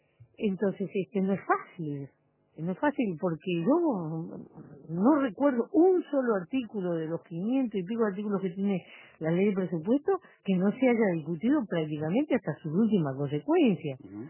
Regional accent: Uruguay

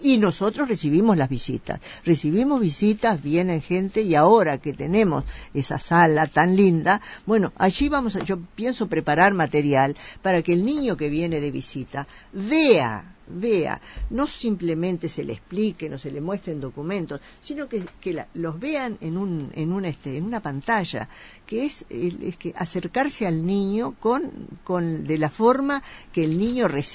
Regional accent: Pan de Azúcar, Maldonado, Uruguay; yo soy de Pan de Azúcar y muy anciana, y recuerdo que cuando era chica en la escuela

